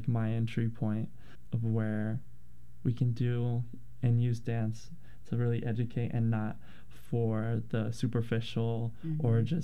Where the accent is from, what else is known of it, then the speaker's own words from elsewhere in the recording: Portland, Oregon, United States; Yeah, like I grew up here in Portland